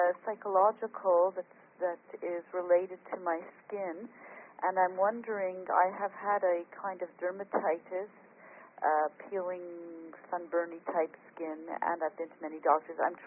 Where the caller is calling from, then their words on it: Montreal, Quebec, Canada; I'm calling from Montreal, Quebec